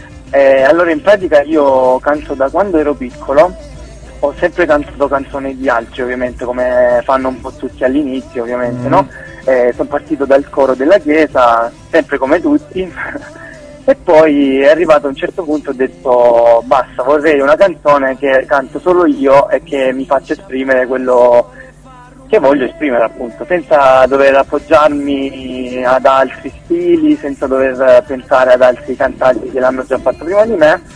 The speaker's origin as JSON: {"language": "Italian", "region": "Apulia", "country": "Italy", "said": "io sono di Lecce, un paesino vicino Lecce, si chiama. Sì, quindi ho il mare proprio a tre passi da me"}